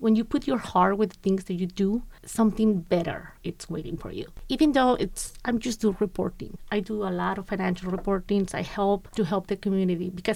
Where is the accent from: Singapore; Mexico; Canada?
Mexico; Agua Prieta, Sonora; now in Tucson, United States; I'm from Mexico. I'm from Agua Prieta, Sonora, and I've been living in Tucson for almost 20 years now.